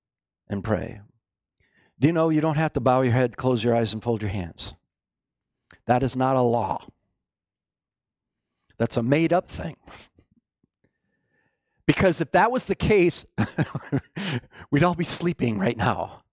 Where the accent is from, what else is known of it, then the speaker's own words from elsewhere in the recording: Rochester, United States; Growing up in Rochester, we went to a church with one of my, well, he was a teenager when I first went to the church